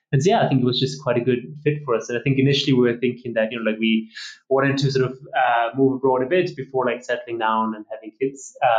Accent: Austria; I am originally from Austria. Grew up in a sort of small post-industrial town, son of a train driver, and yeah, I had an opportunity to spend 2 years of my youth on the African continent, one in South Africa, one in Zambia

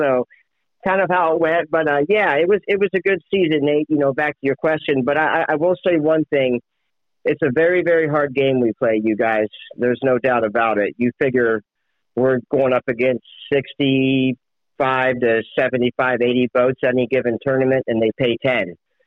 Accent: Lewisville, Ohio, United States; I'm here from Lewisville, Ohio. We're just a small little farm town. The best way I could put it is right outside of Canton, Ohio, home of the Pro Football Hall of Fame.

